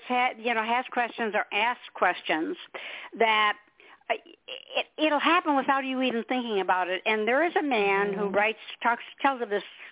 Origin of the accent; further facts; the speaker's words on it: Detroit, Michigan, United States; I hated Michigan. I mean, I'm a Motown girl. I'm from Detroit.